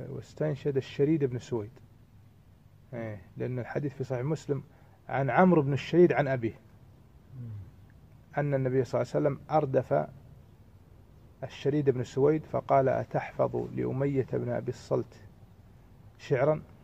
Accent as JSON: {"language": "Arabic", "country": "Kuwait", "said": "اللي يسمونهم عندنا بالكويت إيش؟ الصبة."}